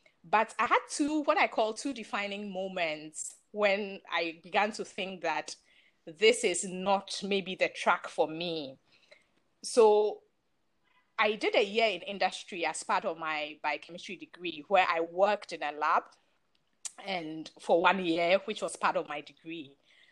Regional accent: Accra, Greater Accra, Ghana; So I grew up in Accra, Ghana.

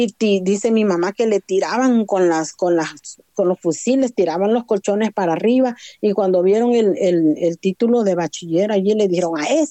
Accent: Aguilares, San Salvador, El Salvador; moved away; Sí, me tocó salir de Aguilares

